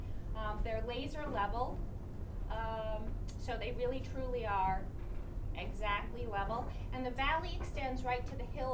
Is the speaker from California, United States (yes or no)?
no; Vermont, United States; After I spent most of my time growing up in Vermont, I did go out and I spent my 5 years getting my less practical PhD out at Cornell.